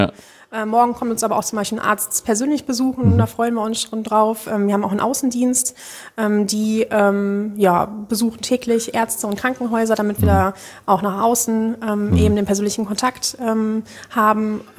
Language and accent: German; Düsseldorf, North Rhine-Westphalia, Germany; now in Bielefeld, Germany; In Düsseldorf, wo ich auch in der Nähe aufgewachsen bin